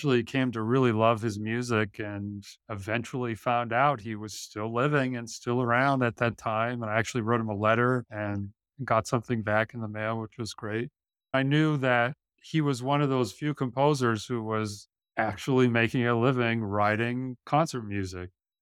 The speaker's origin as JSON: {"language": "English", "region": "Vermont", "country": "United States", "tie": "born or raised there", "also_born_or_lived": "New Hampshire", "said": "Growing up in Vermont, I was born in New Hampshire, by the way, but I spent all of my youth in Vermont, which I still love and still consider a home."}